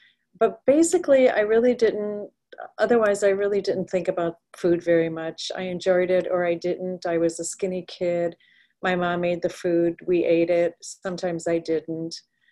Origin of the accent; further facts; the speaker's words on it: Chicago, Illinois, United States; I grew up in Chicago. I'm from an immigrant family. We weren't poor.